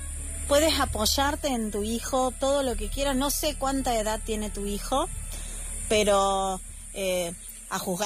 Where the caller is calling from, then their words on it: Argentina; desde Argentina